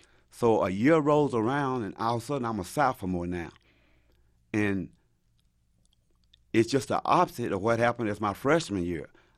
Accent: Missouri, United States; I'm from Missouri.

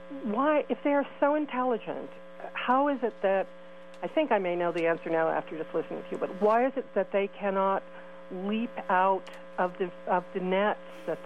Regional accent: California, United States; I'm the daughter of a sports fisherman. Everything in the water excites me. I grew up here in the Bay Area.

